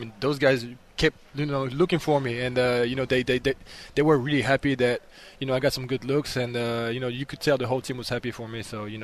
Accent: Île-de-France, France; So I'm not actually from Paris. I'm like, you know, in the suburbs, like right at the border. And so the district of where I live is 94.

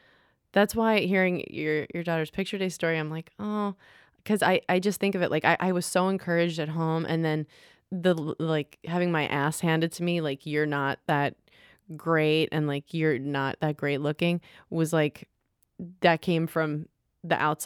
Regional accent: New York, United States; Well, I'm from New York, but I just acted since I was a little girl, and I wanted to perform.

